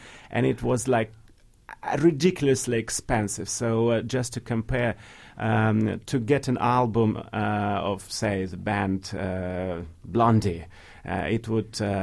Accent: Vladivostok, Primorsky Krai, Russia; I still think it was kind of very exciting situation because my hometown, Vladivostok, was even closed for Soviet citizens to come, and you should get some kind of special visa.

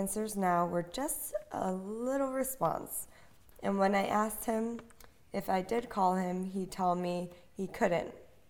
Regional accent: New York, United States; from New York.

